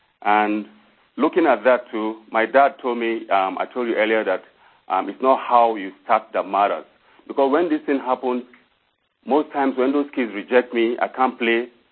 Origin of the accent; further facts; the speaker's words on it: Samaru, Kaduna State, Nigeria; I'm from Nigeria. I was born in a little village called Samaru Village.